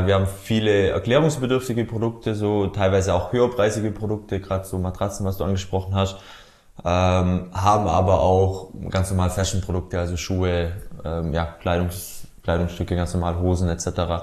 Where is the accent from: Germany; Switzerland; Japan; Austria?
Germany; Ulm, Baden-Württemberg; Also ich komme aus der Nähe von Ulm, also Süden Deutschlands